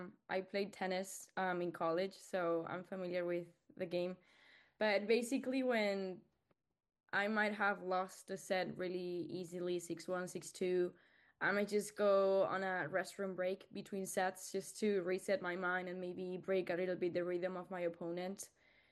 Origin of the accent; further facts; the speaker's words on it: Spain; Yeah, same. I'm from Spain, so I had no idea about the rules of football before starting the project.